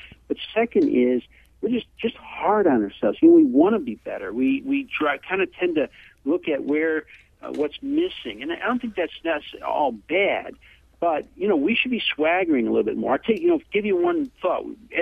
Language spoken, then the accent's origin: English; St. Louis, Missouri, United States; yeah, I'm from St. Louis. Hey, yeah, I would love it there.